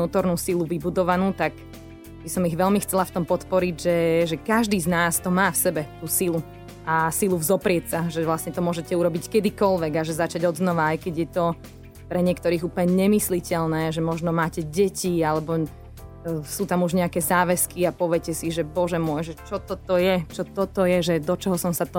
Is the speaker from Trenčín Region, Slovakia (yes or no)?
no; Dolné Lovčice, Trnava Region, Slovakia; samozrejme Dolné Lovčice, odkiaľ pochádzam, poznám tam každého človeka, každý dom, úplne viem, kto kde býva